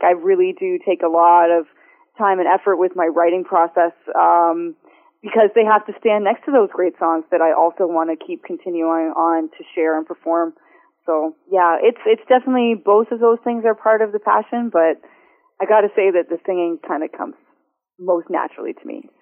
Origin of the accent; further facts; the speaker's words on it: Windsor, Ontario, Canada; I had gone back there for a few years, my hometown, and kind of the sort of Windsor Detroit imagery comes up on the album